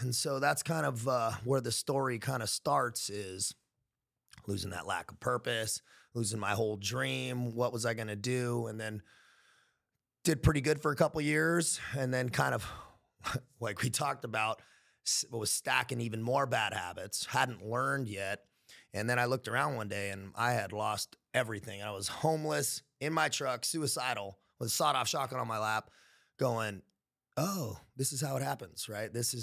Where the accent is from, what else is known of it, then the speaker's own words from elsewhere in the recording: San Diego, California, United States; I grew up right here, man. Yeah. I grew up right here, right up the street in Sara Mesa specifically, kind of right in the middle of San Diego.